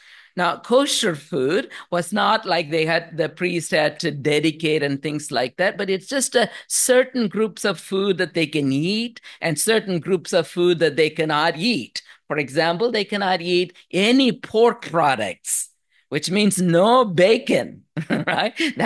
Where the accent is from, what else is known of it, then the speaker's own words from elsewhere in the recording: India; born there; In my case, for example, I would say I'm an Indian by birth.